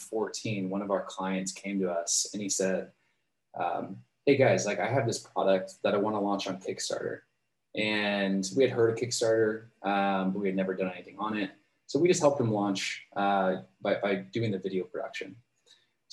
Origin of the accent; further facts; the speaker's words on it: San Jose, California, United States; now in San Diego, United States; So I'm from San Jose originally. That's where I was born. And then, I mean, the big shift in my life really came when I moved down to San Diego.